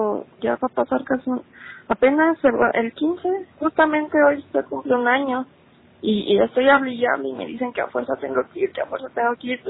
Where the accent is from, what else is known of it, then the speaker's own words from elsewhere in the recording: Durango, Mexico; born there; Pero yo nací en Durango.